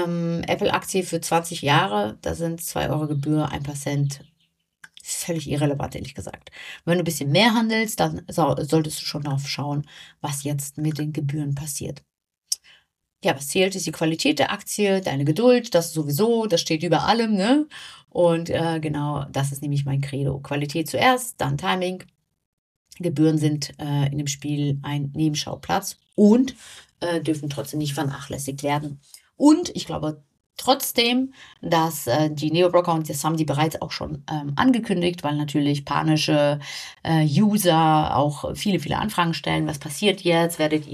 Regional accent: Hanover, Lower Saxony, Germany; ich komme ja aus Hannover und die Börse ist direkt mitten in der City bei uns.

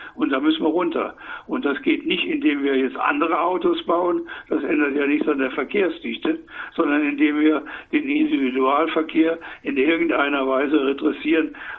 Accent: Saarland, Germany; Ich komme aus dem Saarland

